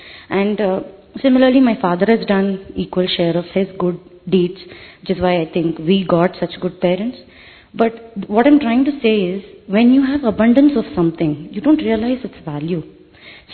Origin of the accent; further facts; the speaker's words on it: Bangalore, Karnataka, India; this is my mother … We are from Bangalore. My mom stays in Jayanagar and I stay in Kiapuram.